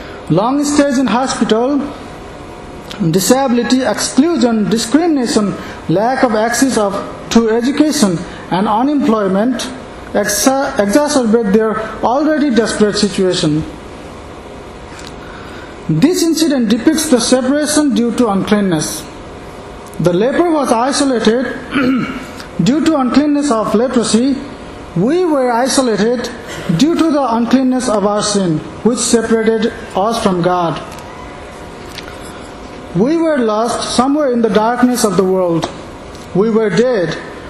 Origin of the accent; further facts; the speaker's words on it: Nepal; English is a second language; Talking about leprosy in my home country Nepal, in 2008-09, 4,565 new leprosy cases were registered.